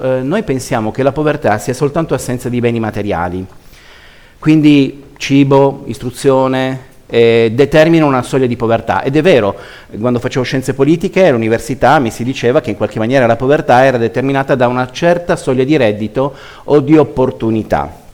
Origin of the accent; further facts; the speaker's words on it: Turin, Piedmont, Italy; vengo da Torino, quindi è facilissimo abbinare nome, città di provenienza